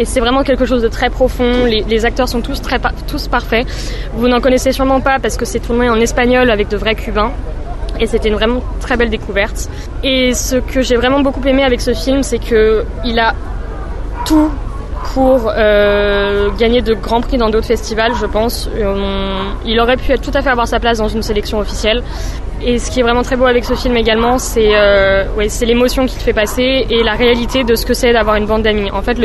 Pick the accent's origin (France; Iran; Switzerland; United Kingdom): France; Personnellement, je suis française, donc j'en doute pas